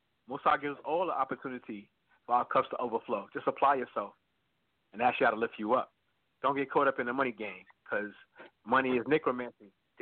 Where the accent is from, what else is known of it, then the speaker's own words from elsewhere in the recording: New York City, New York, United States; When I was growing up in Harlem, they told us we wasn't going to get past 30.